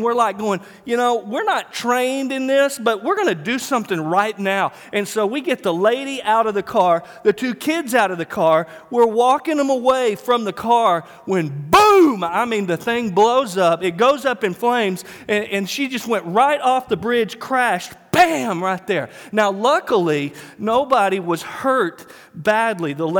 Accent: Waco, Texas, United States; now in Dallas, United States; I moved to Dallas from Waco back in 1989, and I grew up in Waco, and that's where my mom and dad still live, and so my roots are there.

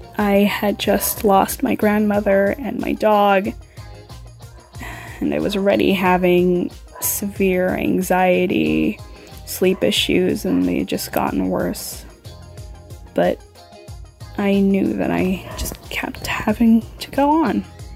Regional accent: Philippines; I'm Filipino

